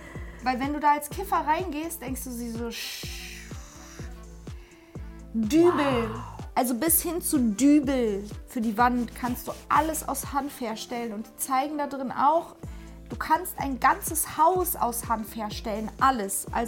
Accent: Berlin, Germany; wir kommen aus Berlin, in Berlin gibt es ein Hanfmuseum

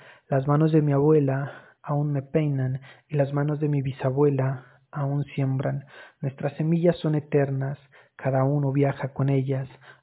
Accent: Sibundoy, Putumayo, Colombia; soy del Valle de Sibundoy, departamento del Putumayo

